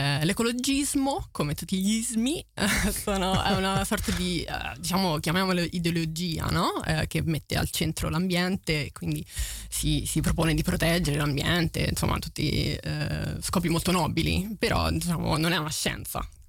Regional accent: Frascati, Lazio, Italy; il Parco Regionale dei Castelli Romani, che è da dove provengo io sono nata a Frascati

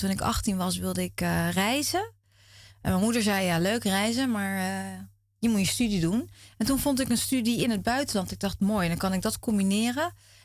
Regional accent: Krimpen aan den IJssel, South Holland, Netherlands; Maar echt Krimpen is echt de plek waar ik ben opgegroeid. Mijn opa en oma zijn daar uiteindelijk ook gaan wonen.

